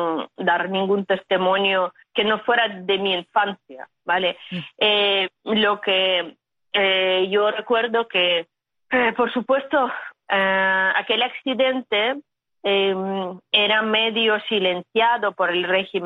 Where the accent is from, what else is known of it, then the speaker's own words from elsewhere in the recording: Chernobyl, Kyiv Oblast, Ukraine; Yo soy de Chernóbil, sí, mi hermana menor estuvo en Cuba.